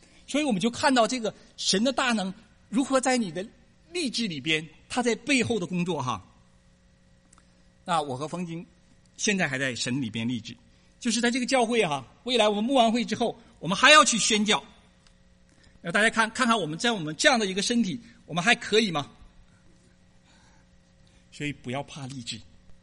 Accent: China; 撒谎的时候，我们在大陆长大的

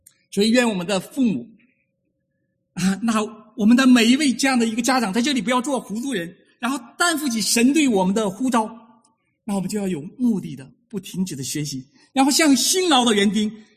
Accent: China; 我们从大陆来的很多都是第一代的基督徒

